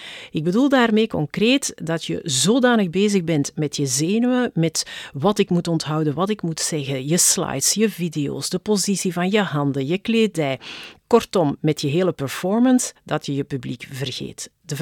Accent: Flanders, Belgium; We houden onszelf als Vlamingen liever klein.

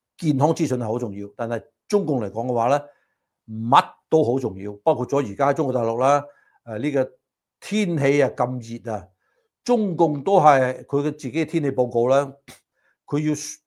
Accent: United States; 对于我们美国人来说，对于全球的人来说的话

